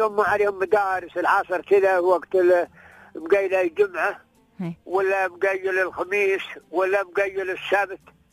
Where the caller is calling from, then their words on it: Dhaid, Sharjah, United Arab Emirates; أنا رمست من الزيد.